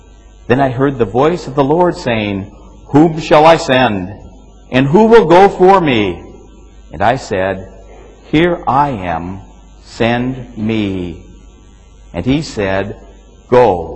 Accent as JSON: {"language": "English", "region": "Minnesota", "country": "United States", "tie": "born or raised there", "said": "I grew up in Minnesota, so I've been carefully following a case which has made international news."}